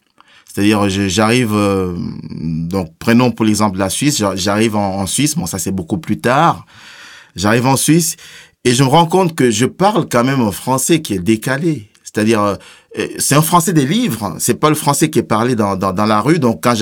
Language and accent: French; Cameroon; Moi, je viens du Cameroun.